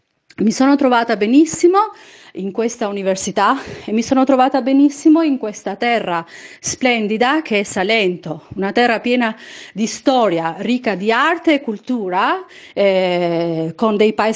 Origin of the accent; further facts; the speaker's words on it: Albania; moved away as an adult; now in Italy; Mi trovo in Italia dal 2000 perché io sono albanese, infatti mi sono laureata alla Facoltà di Economia dell'Università di Scutari, dove ho anche lavorato per 2 anni.